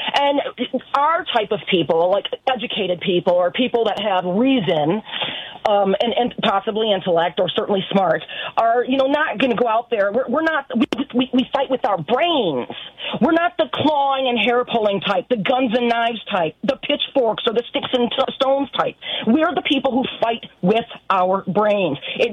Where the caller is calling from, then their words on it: Michigan, United States; I'm calling from mid-north Michigan